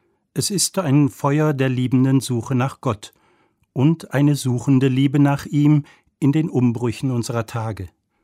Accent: Rhineland, Germany; Gebürtig stamme ich aus dem Rheinland. Mit 5 Geschwistern bin ich groß geworden und von meinen Eltern kölsch-katholisch erzogen worden.

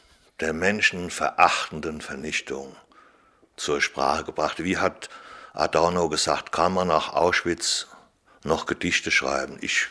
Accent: Rüsselsheim, Hesse, Germany; mein bescheidener Main, und ich komme aus Rüsselsheim.

